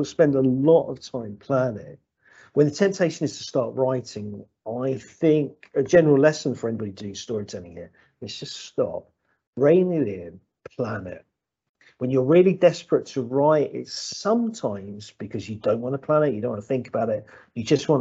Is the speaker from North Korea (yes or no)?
no; Margate, South East England, United Kingdom; a love of reading and writing in my hometown. Margate's a town you'll often hear about now as a town that's being regenerated. I grew up there and it was a pretty grim place.